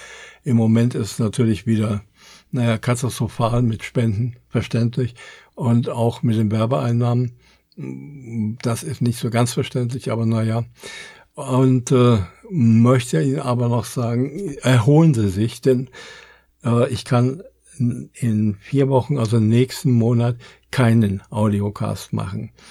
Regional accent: Germany; obwohl ich bin Deutscher, ich bin aber nicht unbedingt stolz darauf, Deutscher zu sein

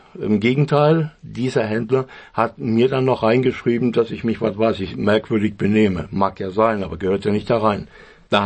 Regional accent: Germany; dass dieser Dienst im Ausland nicht verfügbar ist für mich als Deutscher

